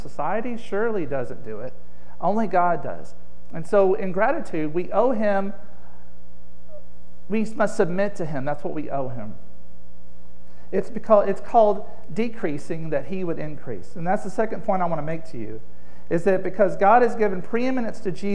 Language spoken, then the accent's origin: English; Southern US, United States; I grew up down in the South, and we were holy rollers down there. So I'm not sure what you call it up here.